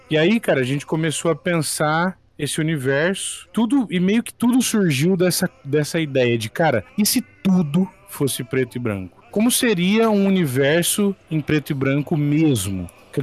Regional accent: Bebedouro, São Paulo, Brazil; Eu sou de Bebedouro, uma cidade do interior de São Paulo, cidadezinha pequena na região de Ribeirão.

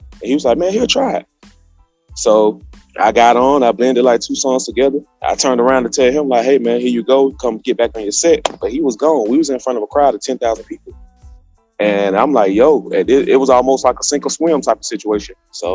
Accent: Atlanta, Georgia, United States; I'm from Atlanta, Georgia.

